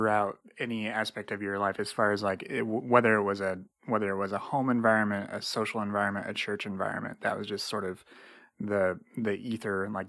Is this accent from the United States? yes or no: yes; Indiana, United States; So I grew up in Indiana